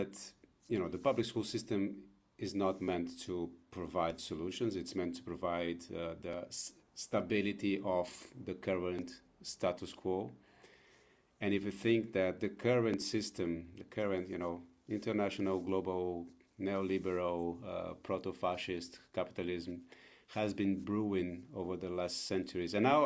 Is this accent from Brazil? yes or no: yes; Brazil; I'm coming from Brazil, and my base, my work base and my heart here in Brazil is in the region of the Atlantic Forest.